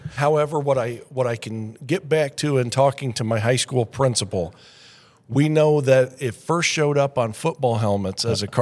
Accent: North Judson, Indiana, United States; Well, actually, I'm originally from North Judson.

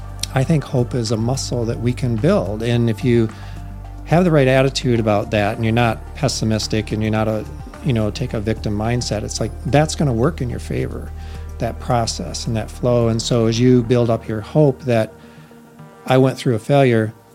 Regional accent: Lakeview, Michigan, United States; Yeah, so I grew up in a small town called Lakeview. It's north of Grand Rapids, north of Greenville, so not far from here.

